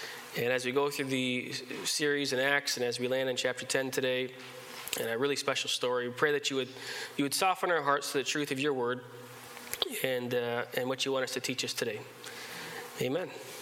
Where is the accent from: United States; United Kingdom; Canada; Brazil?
Canada; Now, as a Canadian, how many here are Canadians?